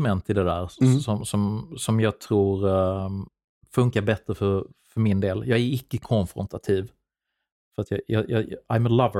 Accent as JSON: {"language": "Swedish", "country": "Sweden", "tie": "born or raised there", "said": "Så att det är inte längre kompatibelt med vissa av de apparna som folk hade förinstallerade efter min uppväxt i Sverige."}